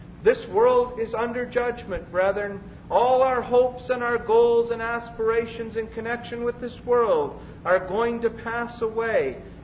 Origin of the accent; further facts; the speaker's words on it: Canada; they always ask me my citizenship, and I say I'm a Canadian.